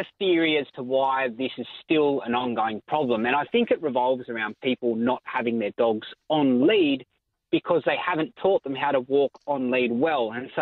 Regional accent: Port Macquarie, New South Wales, Australia; But when the bushfires ripped through my hometown of Port Macquarie, we knew we had to get out there on the front line

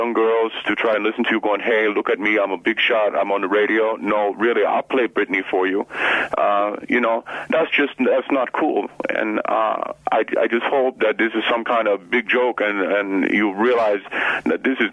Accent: Honduras; moved away; I come from Honduras.

